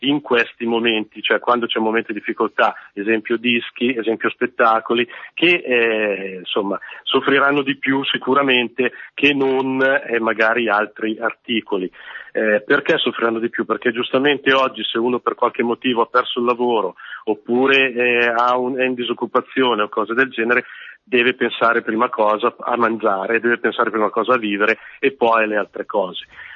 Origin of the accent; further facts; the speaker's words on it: Varese, Lombardy, Italy; noi siamo di Varese chiaramente, quindi alla zona di Varese eccetera